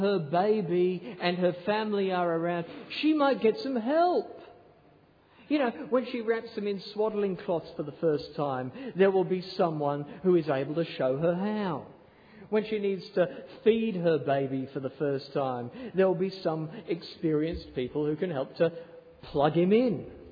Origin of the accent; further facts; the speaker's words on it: England, United Kingdom; This is the bit where, being English, I say, in a hotel.